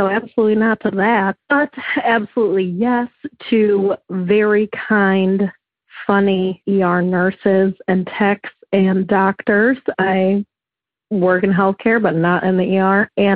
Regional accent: Wisconsin, United States; I'm from Wisconsin.

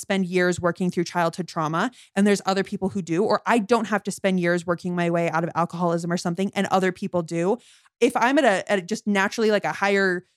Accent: United States; born there; I was born in America, white, middle-class family, no disability, anything like that.

